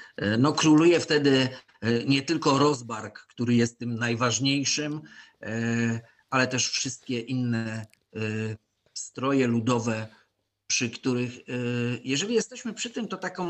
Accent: Bytom, Silesian Voivodeship, Poland; now in Koszęcin, Poland; ja przyszedłem z Bytomia, ja nie jestem rodowitym mieszkańcem Koszęcina, tylko od tak naprawdę na stałe od 92 roku mieszkam w Koszęcinie, a wcześniej to tak od 88-89.

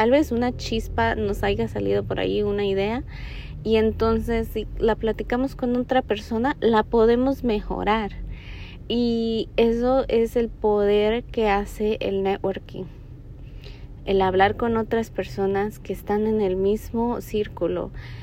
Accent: Mexico; yo soy de México. Pero yo siento que hablo como cualquier persona mexicana

